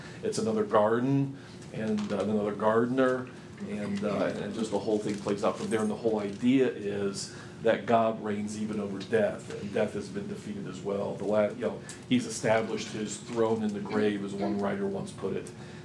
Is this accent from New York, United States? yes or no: no; Florida, United States; accent: Florida; I need my Florida accent come out too sometimes.